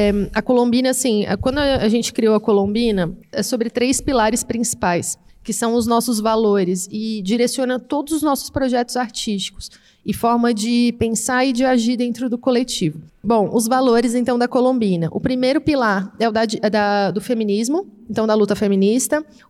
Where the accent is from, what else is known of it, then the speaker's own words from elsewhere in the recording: Brazil; pelo fato, por exemplo, eu sou brasileira